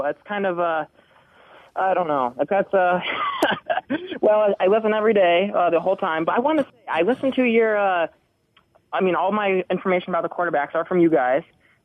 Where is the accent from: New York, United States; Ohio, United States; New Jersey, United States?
New York, United States; Rochester; Well, oh, I'm from Rochester.